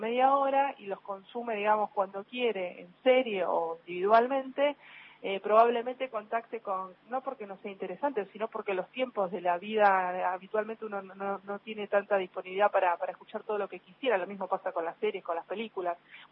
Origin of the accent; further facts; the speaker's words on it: Buenos Aires, Argentina; yo también soy de Villa Crespo.